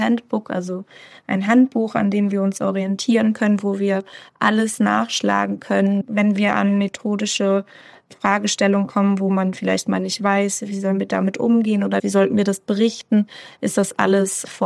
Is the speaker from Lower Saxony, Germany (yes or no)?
no; Bremen, Germany; ich komme ursprünglich aus dem Norden, aus Bremen, und habe dann aber, ja, ich sag mal, einen Kreis durch Deutschland gezogen.